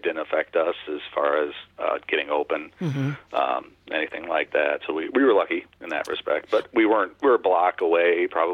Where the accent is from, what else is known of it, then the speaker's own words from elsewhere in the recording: Oregon, Wisconsin, United States; We both went to school in Oregon, South Madison. We grew up in Oregon and met each other in seventh grade